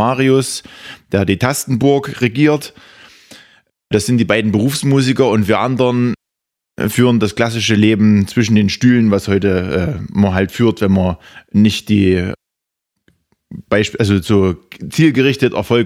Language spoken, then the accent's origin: German; East Germany, Germany; wenn wir irgendwo hinkommen und sagen, wir kommen aus Dunkeldeutschland.